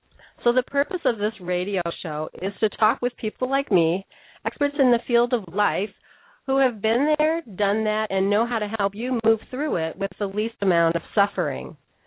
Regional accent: Detroit, Michigan, United States; I'll tell you that I grew up in Motown during an era of racial riots, busing, political assassinations

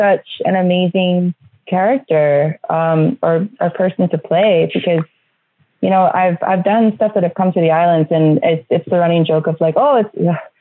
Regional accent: Kaneohe, Hawaii, United States; You know, I'm born and raised in Kaneohe.

